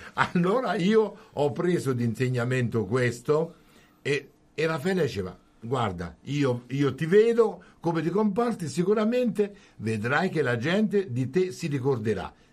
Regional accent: Assisi, Umbria, Italy; born there; sapevo, che sono nato ad Assisi.

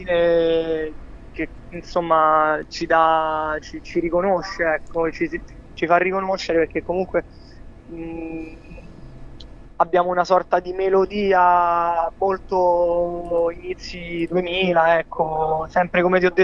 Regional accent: Rome, Lazio, Italy; veniamo da da Roma, veniamo in un contesto dove comunque sia non è poi così grande

